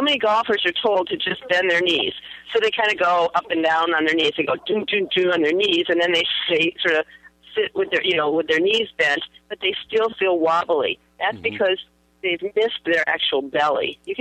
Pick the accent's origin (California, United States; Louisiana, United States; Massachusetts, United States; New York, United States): California, United States; well, I can say this because I'm from California, but it works everywhere.